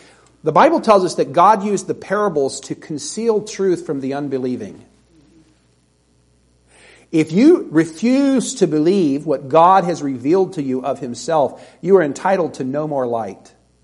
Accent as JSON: {"language": "English", "region": "Alabama", "country": "United States", "tie": "born or raised there", "said": "I grew up in the South, you know, and we who lived in Alabama looked at people over in Mississippi"}